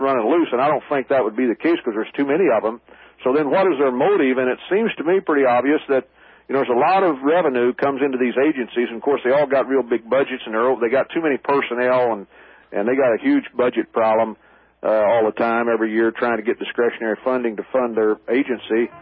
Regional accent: Missouri, United States; Yeah, I'm from down in Ripley County. I was raised in Ripley County along the Current River

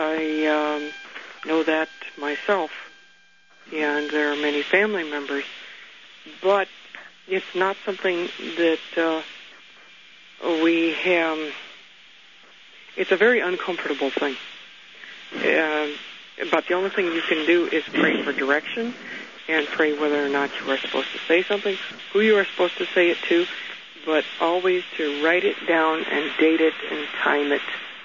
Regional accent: Illinois, United States; Yes, I'm not from Chicago, I'm from Illinois.

